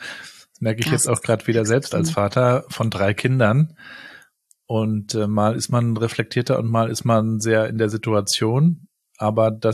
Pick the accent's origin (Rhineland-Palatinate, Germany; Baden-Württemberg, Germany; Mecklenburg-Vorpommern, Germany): Mecklenburg-Vorpommern, Germany; Rostock; Ich bin ja hier in Rostock groß geworden, ehemalige DDR.